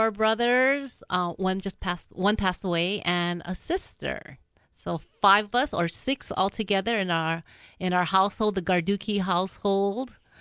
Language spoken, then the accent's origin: English; Pearl City, Hawaii, United States; Well, I grew up in Pearl City, Hawaii, in the mountains of Pacific Palisades.